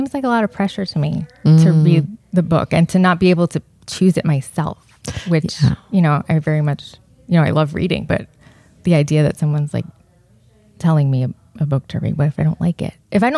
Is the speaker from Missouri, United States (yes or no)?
no; Columbia, Maryland, United States; also born or lived in Northern Virginia; We're from Columbia, Maryland.